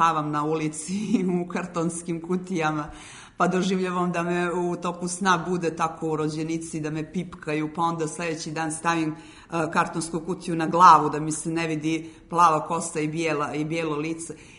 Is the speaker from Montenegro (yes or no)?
yes; Montenegro; Kod nas u Crnoj Gori moja baba je govorila Kušin